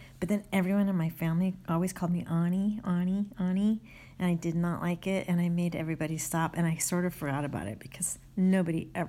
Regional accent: Portland, Oregon, United States; also born or lived in Michigan / Minnesota / Eugene; So I was born in Michigan, and then we moved back to Minnesota where my parents were from, and I went to like kindergarten and first grade there. Then I went to second grade in Eugene, and then I moved again, and then I went to middle school in Portland and high school in Portland.

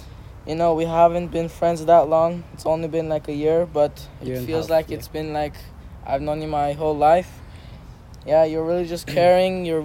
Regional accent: Glendale, California, United States; Yeah, so I grew up in Glendale, California. It's a very good neighborhood, I would say, because there are a lot of Armenians

